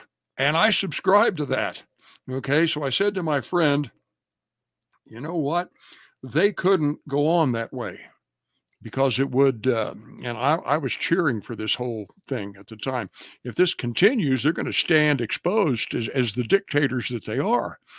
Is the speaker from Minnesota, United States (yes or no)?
no; Ohio, United States; And I remember Nixon came to my hometown in Ohio, town of about 30,000 in southern Ohio.